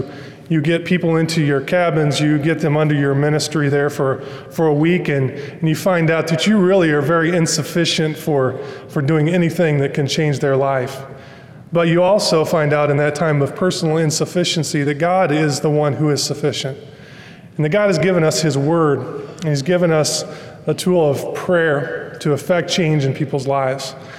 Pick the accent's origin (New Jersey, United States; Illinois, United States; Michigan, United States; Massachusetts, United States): Michigan, United States; Detroit; now in South Carolina, United States; when I tell people we're from Detroit, they always say, "Detroit, aren't you glad you moved to South Carolina?"